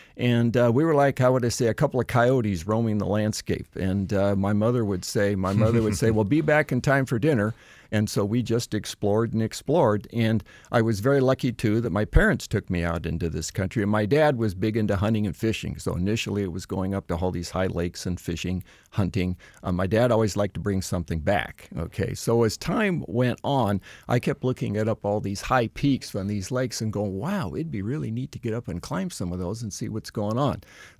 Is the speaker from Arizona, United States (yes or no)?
no; Bishop, California, United States; also born or lived in Moscow, Idaho; And I was born in Moscow, Idaho, but our family moved to a little town in Eastern California, a little town called Bishop on the eastern side of the Sierra.